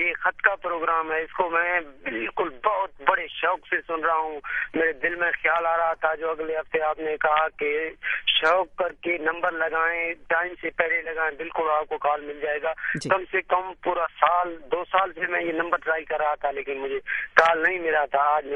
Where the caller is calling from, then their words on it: Gandawa, Balochistan, Pakistan; باجی میں ضلع جنک سی گنداوا, اس سے بھی تھوڑا اوپر گوٹ ہمارا ہے, اس کو کہتے ہیں پتری.